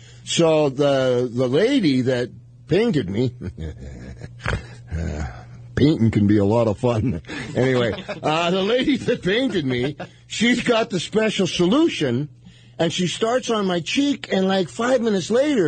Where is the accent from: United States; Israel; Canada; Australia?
Canada; Saskatoon, Saskatchewan; born there; I was born in Saskatoon. It's 100 below.